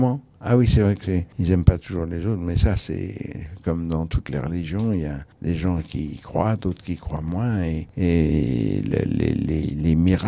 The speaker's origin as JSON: {"language": "French", "town": "Nice", "region": "Provence-Alpes-Côte d'Azur", "country": "France", "said": "Moi, je suis niçois, je suis né à Nice."}